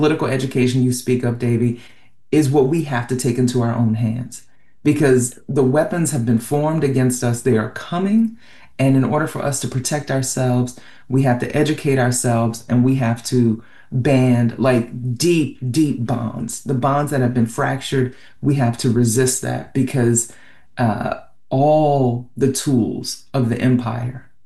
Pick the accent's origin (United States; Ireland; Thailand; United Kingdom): United States; New Orleans, Louisiana; My hometown, New Orleans, after Katrina was decimated, right.